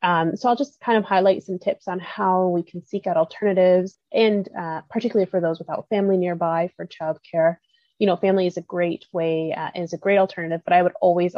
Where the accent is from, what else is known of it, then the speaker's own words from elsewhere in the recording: United States; now in Canada; especially even in Canada where I live, and it's the same for the US, I grew up in the States, so I understand both systems